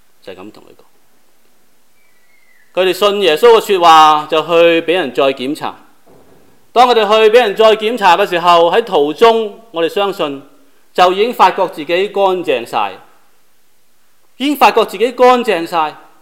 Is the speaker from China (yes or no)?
yes; China; 等於現在我們中國人和日本人有些不是很啱